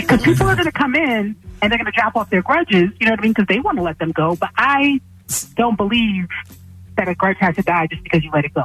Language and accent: English; New Jersey, United States; I am. I'm originally from Jersey, Central Jersey.